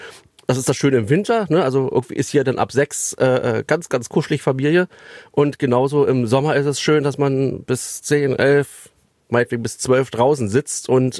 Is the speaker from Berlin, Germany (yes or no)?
yes; Berlin, Germany; now in East Westphalia, Germany; Obwohl ich aus Berlin komme.